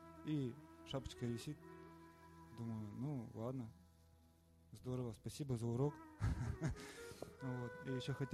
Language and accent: Russian; Yoshkar-Ola, Mari El, Russia; я из Йошкар-Олы.